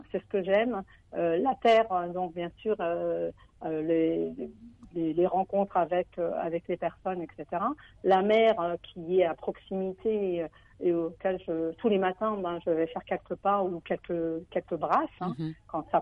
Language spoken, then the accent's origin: French; France; Parce que je suis native de France.